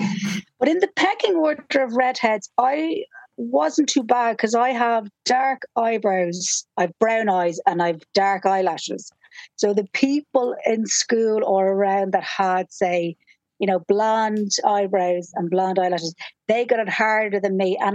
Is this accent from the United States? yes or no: no; Ireland; obviously as an Irish person, I've no idea how to receive a compliment and I was never taught.